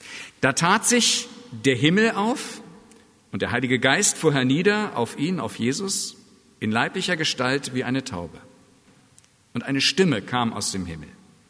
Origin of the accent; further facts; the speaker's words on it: Germany; Ich bin Deutscher. Ich lebe in einem Land, in dem Friede und Wohlstand herrscht.